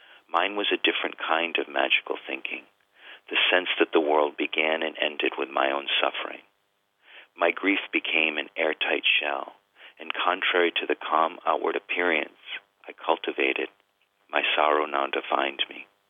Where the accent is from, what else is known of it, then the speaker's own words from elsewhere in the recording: Westerly, Rhode Island, United States; it's really about my return to my hometown, Westerly, Rhode Island, where I'm actually today visiting my family.